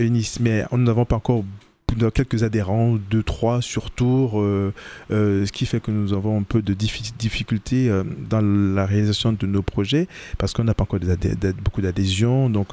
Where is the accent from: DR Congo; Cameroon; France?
Cameroon; il y en a une au Cameroun, mon pays d'origine.